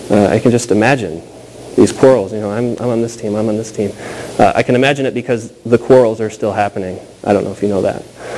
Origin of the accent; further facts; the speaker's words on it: Rockford, Illinois, United States; When you grow up in Rockford, Illinois, you're sort of either a Bears or a Packers fan.